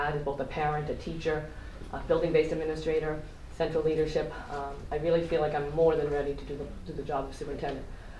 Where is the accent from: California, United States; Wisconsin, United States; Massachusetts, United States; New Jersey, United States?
Massachusetts, United States; Boston; In fact, I grew up in Dorchester, Boston Public Schools. I was a tough city girl, not really.